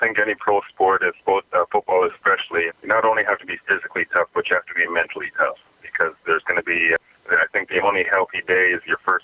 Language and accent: English; Toronto, Ontario, Canada; Growing up, I'm from Toronto, so the neighborhood I grew up in, there were lots of kids around.